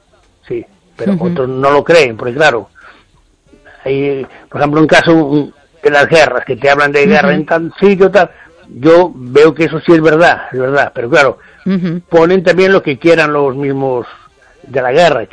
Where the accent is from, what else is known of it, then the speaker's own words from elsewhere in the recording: Ferrol, Galicia, Spain; de Ferrol.